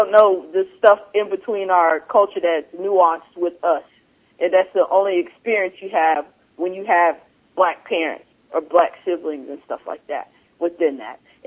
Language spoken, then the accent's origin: English; Ardmore, Oklahoma, United States; it's like always when I go back home, you know, to Ardmore, our home, or my hometown, I go back there.